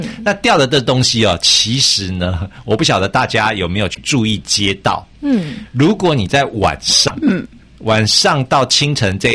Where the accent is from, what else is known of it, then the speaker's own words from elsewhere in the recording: Taiwan; 就是说有一些啊我们台湾人呢很习惯的事情